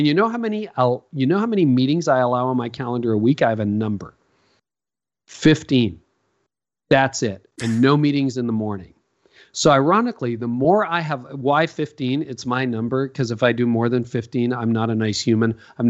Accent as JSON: {"language": "English", "country": "Canada", "said": "I'm a Canadian, so, you know, Canadians are known for being nice."}